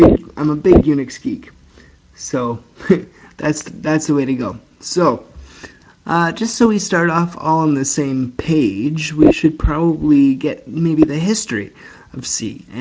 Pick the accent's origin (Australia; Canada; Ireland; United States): Canada; I'm from Canada